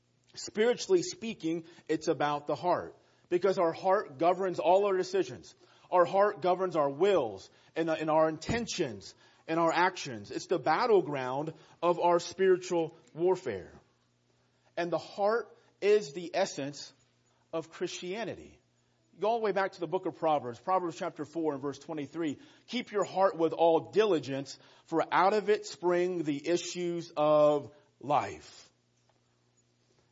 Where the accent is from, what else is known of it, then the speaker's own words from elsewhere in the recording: Dayton, Ohio, United States; moved away as an adult; now in Chesapeake, United States; I'm from the Chesapeake, Virginia area, born and raised in Dayton, and we made the move to Virginia about 4.5 years ago.